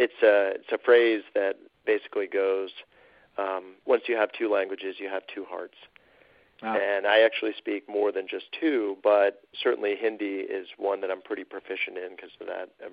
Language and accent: English; New England, United States; I grew up in New England. I now live in the southeast of the U.S.